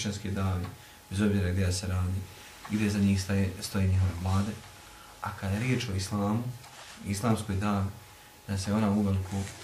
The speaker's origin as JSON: {"language": "Bosnian", "country": "Bosnia & Herzegovina", "said": "kod nas u Bosni uvijek potencira da postoji opas"}